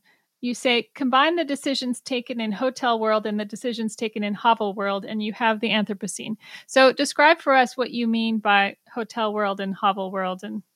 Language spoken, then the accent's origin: English; United States; I confess, as an American, I feel some despair about